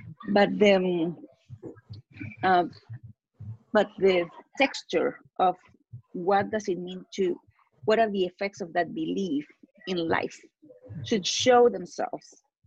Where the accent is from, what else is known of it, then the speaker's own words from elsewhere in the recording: Chile; because I grew up in Chile, as many of you know, and when I was a child